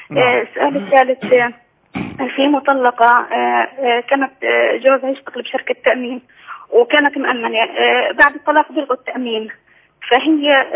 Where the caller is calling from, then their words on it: Jordan; عندنا بالاردن